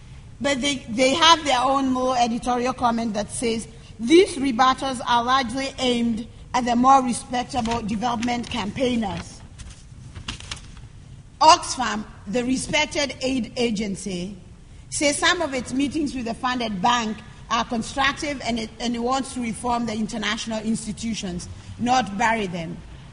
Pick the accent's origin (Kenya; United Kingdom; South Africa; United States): Kenya; I'm from Kenya.